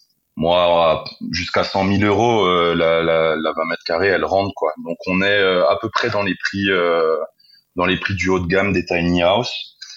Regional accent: Bourgogne-Franche-Comté, France; Où moi, je viens de Haute-Saône, si on regarde là-bas, les terrains, ils valent rien, quoi.

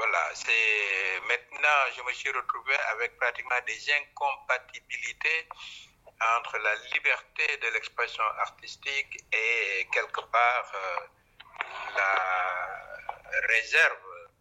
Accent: Dakar, Senegal; Je suis né à Dakar, j'y vis, j'y travaille. J'ai grandi, j'ai fait des études supérieures, notamment à l'Université de Dakar

